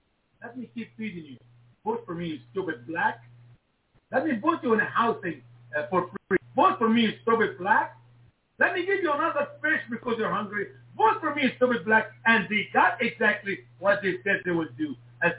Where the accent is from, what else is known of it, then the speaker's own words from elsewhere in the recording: Egypt; I came from Egypt. My father's Egyptian. My mother's Egyptian. We're all Egyptian